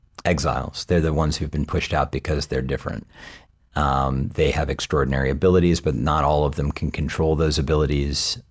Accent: Stanton, Virginia, United States; I grew up in Stanton, Virginia, small town, Virginia. I wasn't really exposed to a lot of world culture growing up in the mid-80s. In such a small town in, you know, southern United States or mid-Atlantic.

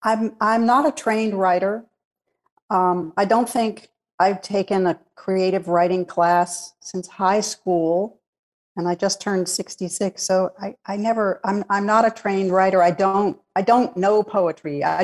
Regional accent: Washington, District of Columbia, United States; born there; I was born here in Washington, D.C.

